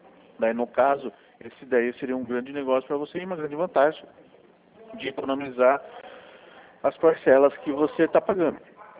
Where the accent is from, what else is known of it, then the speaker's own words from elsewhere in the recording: Sorocaba, São Paulo, Brazil; Não, não sou de Botucatu. Eu sou de Sorocaba, sou do interior também, mas não sou de Botucatu.